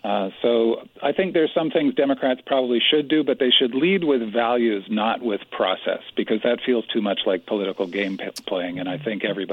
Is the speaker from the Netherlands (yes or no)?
no; Canada; Well, I grew up in Canada